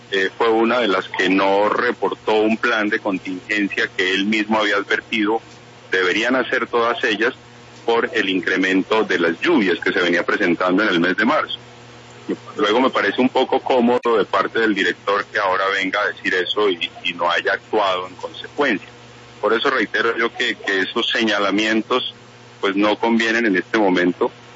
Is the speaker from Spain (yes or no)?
no; Mocoa, Putumayo, Colombia; Yo nací en Mocoa, crecí en Mocoa y bueno, pues imagínese cómo no voy a estar aquí.